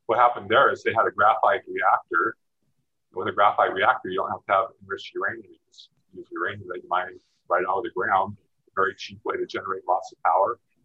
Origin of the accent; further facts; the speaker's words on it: West Coast, United States; and people on the West Coast, I'm from the West Coast, were very concerned